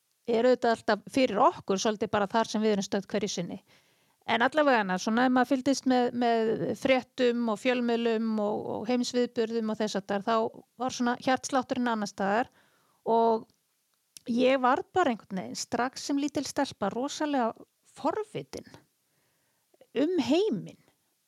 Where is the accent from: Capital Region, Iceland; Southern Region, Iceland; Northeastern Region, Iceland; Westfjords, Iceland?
Northeastern Region, Iceland; Akureyri; also born or lived in elsewhere; ég rúmlega 50, ég fætt og uppalinn á Akureyri. Ég búsett þar núna og þetta hlaðvarp tekið þar upp. Ég samt ekki alltaf búið hér, ég var á flakki bæði við heim og landið og bjó annað staðar